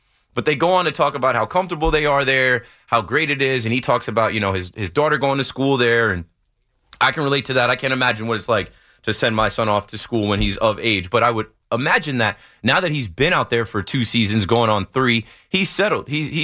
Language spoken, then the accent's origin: English; New Jersey, United States; I'm from Monmouth County.